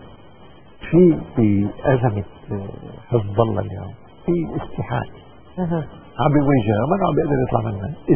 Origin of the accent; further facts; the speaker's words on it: Lebanon; نحن كلبنانيين بنقول عشنا حرب 15